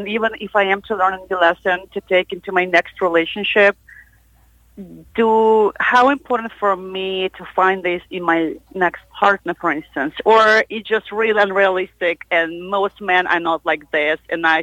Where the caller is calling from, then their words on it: Nashville, Tennessee, United States; Hey, I'm calling from Nashville. It's raining here, so I'm taking a little break from exploring.